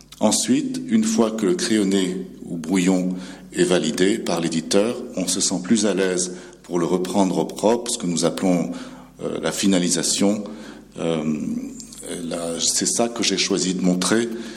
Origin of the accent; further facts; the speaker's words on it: Vietnam; je voulais raconter mon enfance au Vietnam au début des années 60